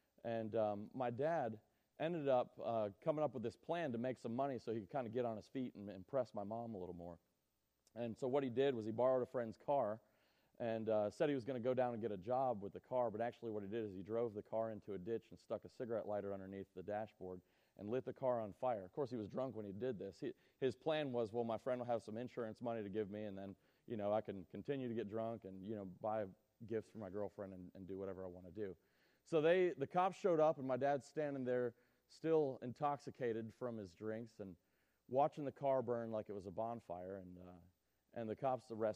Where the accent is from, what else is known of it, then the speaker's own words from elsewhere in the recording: Florida, United States; also born or lived in Michigan; now in Tennessee; I was actually born in Michigan but raised in Florida, and then I came to Tennessee, so they call me a halfback.